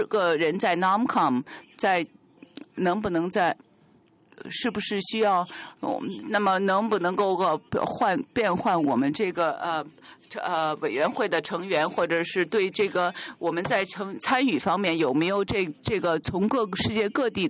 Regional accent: China; 我也知道亚太不光是这个澳大利亚、新西兰或者中国，我是从中国来的

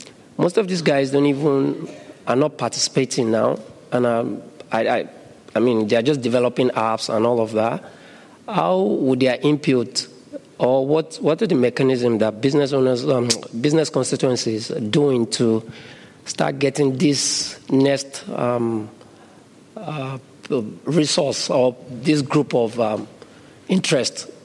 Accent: Nigeria; I'm a fellow from Nigeria.

